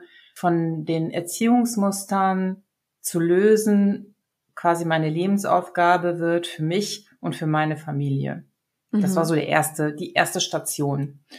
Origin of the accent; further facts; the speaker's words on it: Mönchengladbach, North Rhine-Westphalia, Germany; ich komme aus Mönchengladbach.